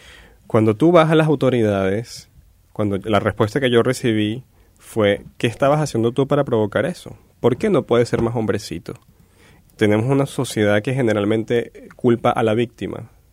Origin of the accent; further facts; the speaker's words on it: Turmero, Aragua, Venezuela; also born or lived in Maracay; Yo nací en Maracay, y cuando tendría como unos 2 años, mi madre se muda a Turmero, que era un pueblo muy cercano.